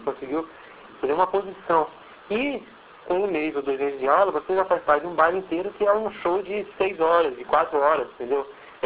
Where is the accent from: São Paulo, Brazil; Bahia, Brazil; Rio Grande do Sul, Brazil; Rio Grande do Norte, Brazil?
São Paulo, Brazil; Campinas; moved away as an adult; now in Rio de Janeiro, Brazil; Sou de Campinas. Natural de Campinas, vim para... No meu primeiro disco, eu mudei para São Paulo, em 82. Aí voltei a Campinas e em 86 eu entrei definitivamente para cá